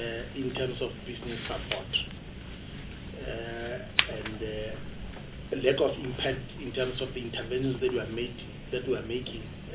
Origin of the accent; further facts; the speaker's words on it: Kuruman, Northern Cape, South Africa; Because I come from Northern Cape, and in particular, Kuruman.